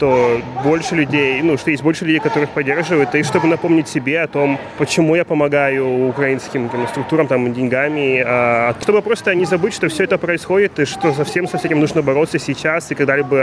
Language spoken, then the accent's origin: Russian; Far East, Russia; я родился и вырос на Дальнем Востоке России.